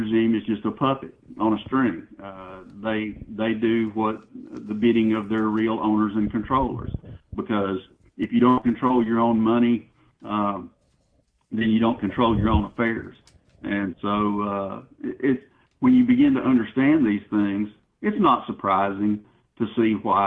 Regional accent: the South, United States; as a Southerner and having to undergo the type of reconstruction and brainwashing and browbeating that we've had to undergo

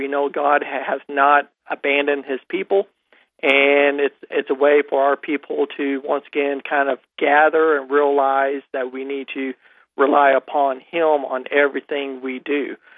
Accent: Harrison, Arkansas, United States; I'm from Harrison, Arkansas. That's where I'm based out of.

